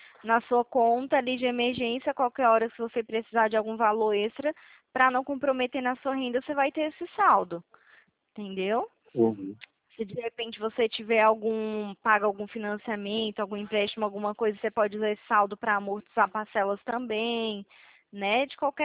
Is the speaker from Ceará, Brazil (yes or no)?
yes; Ceará, Brazil; now in Campinas, Brazil; Eu sou natural do Ceará, porém atualmente não, moro aqui em São Paulo, em Campinas, né?